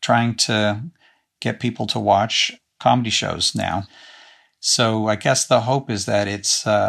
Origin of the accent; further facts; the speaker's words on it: New York City, New York, United States; Because he had a car when we grew up in New York City, but he didn't have a garage.